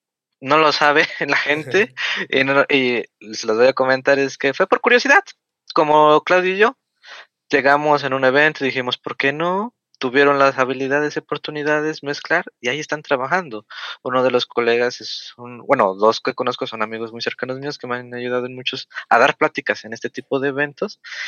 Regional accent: Mexico; puedo resolver esto como mexicano.

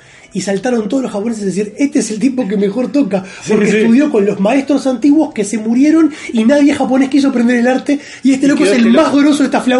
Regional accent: Uruguay; born there; Por el azar que te tocó nacer acá, un azar de padres como me tocó a mí

